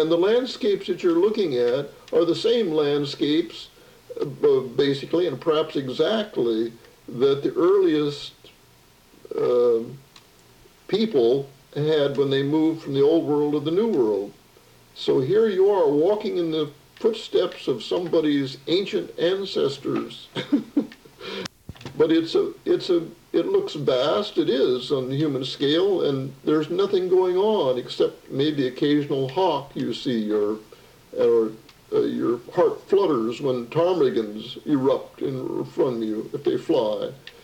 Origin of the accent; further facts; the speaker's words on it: Kansas, United States; born there; And I was born in Kansas, in north central Kansas, and I believe that it seemed like I was getting home.